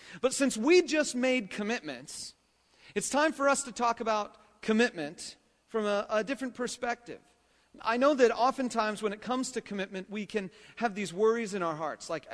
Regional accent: California, United States; I was raised in California

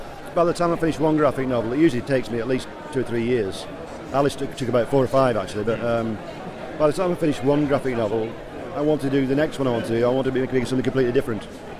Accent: Wigan, North West England, United Kingdom; And I was brought up in Wigan in Lancashire, which has a lot of the local histories to do with the Civil War.

